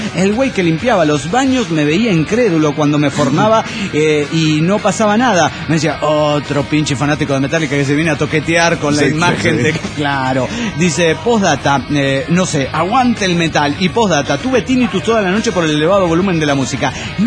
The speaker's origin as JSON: {"language": "Spanish", "region": "Mexico City", "country": "Mexico", "tie": "born there", "said": "Nací en el DF mexicano. A la edad de 11 años tuve que abandonar la casa y desde entonces no he parado. Actualmente tengo 46 años"}